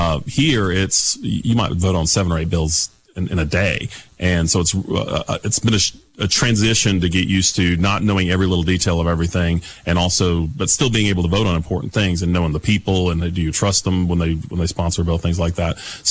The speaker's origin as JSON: {"language": "English", "town": "Vestavia Hills", "region": "Alabama", "country": "United States", "tie": "born or raised there", "lives_now": "Hoover, United States", "said": "I grew up in Vestavia Hills, but moved to Hoover when we started having our kids, and it's been there for 20 something years. So I consider myself from the area, and it's been an honor to serve where I grew up"}